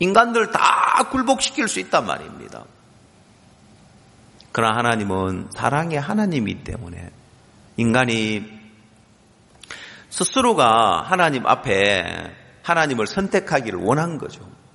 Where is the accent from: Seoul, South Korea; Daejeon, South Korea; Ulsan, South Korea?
Ulsan, South Korea; 제가 고향이 울산이니까 경주하고 가깝잖아요.